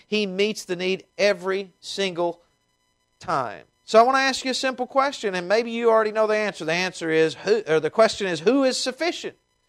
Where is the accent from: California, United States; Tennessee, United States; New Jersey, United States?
Tennessee, United States; accent: twang; as you can tell with my accent, it's much more fancy than it used to be, but I have a bit of a twang. And so I left the Bible Belt of East Tennessee